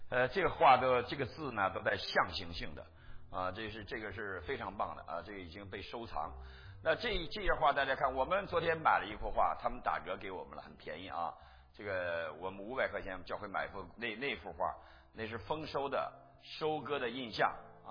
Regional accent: Northeast China, China; also born or lived in Beijing; 除了我以外，我东北人啊，他们都北京来，我也是在北京混了几年，在北京大学。

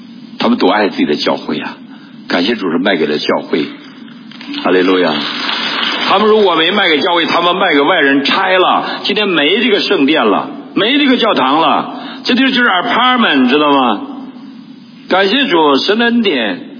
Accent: China; 我们中国人装修那个质量差一点啊

